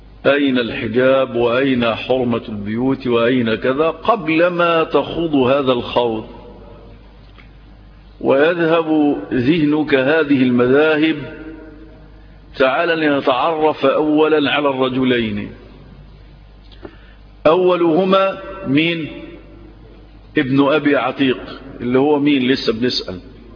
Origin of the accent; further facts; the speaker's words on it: Egypt; أن يعيد الأمن والأمان إلى بلدنا مصر